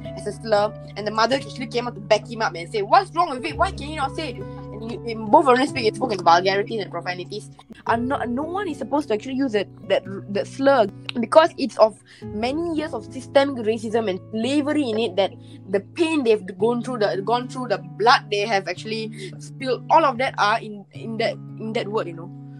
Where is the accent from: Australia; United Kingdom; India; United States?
India; accent: Indian; up a fake accent just to get away from people who are going to be attacking me just for speaking my Indian accent.